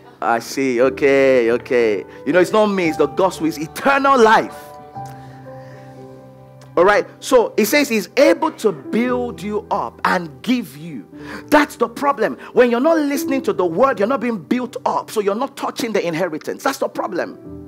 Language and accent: English; Nigeria; I'm from Nigeria. We export prayer.